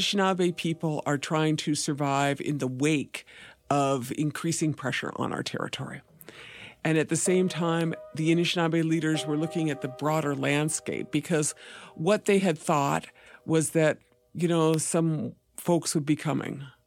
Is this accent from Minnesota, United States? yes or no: yes; Minnesota, United States; I'm from the White Earth Reservation.